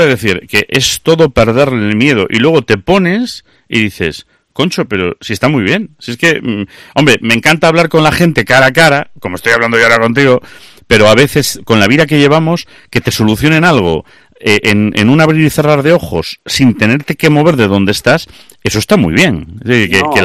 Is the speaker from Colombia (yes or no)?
no; Galicia, Spain; Digo cuentiñas, pues somos gallegos, ¿no?